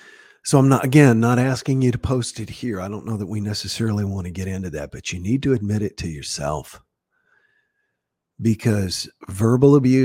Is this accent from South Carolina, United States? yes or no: yes; South Carolina, United States; I was born in 1960, first month of the year in 1960, January. So I made it into the 60s, and I grew up in South Carolina